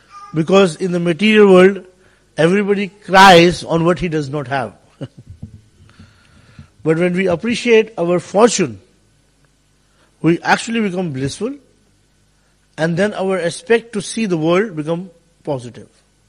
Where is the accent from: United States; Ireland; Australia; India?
India; But still, because I grew up in India, and in our families and all, we default respect everybody.